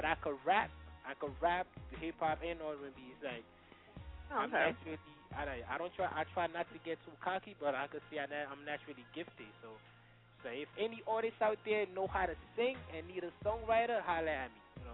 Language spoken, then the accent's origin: English; Togo; I'm African. I'm from Togo, West Africa.